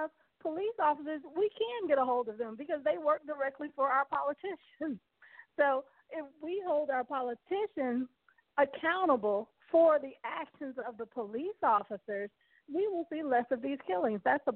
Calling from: Orlando, Florida, United States; I'm calling from Orlando, Florida.

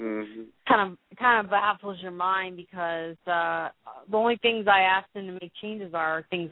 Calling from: Florida, United States; I'm calling from Florida.

